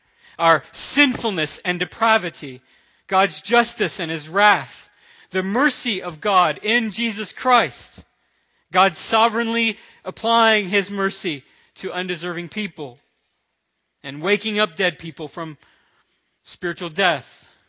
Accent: Florida, United States; I'm from Florida, and I still have a lot of family there and a lot of friends there

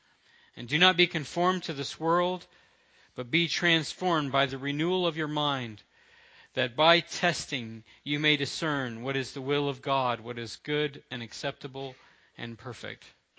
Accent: Florida, United States; I'm from Florida, and I still have a lot of family there and a lot of friends there

